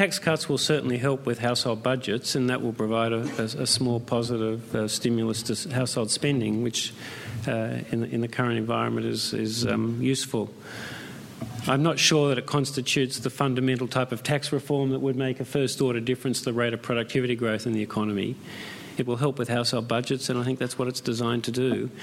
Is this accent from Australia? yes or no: yes; Australia; But as an Australian, I worry more broadly about the consequences of just low nominal wage growth year after year